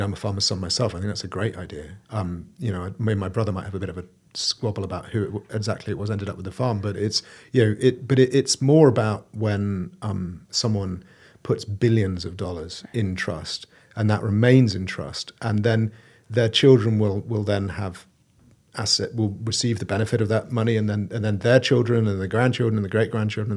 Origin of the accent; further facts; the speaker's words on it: United Kingdom; from speaking as a Brit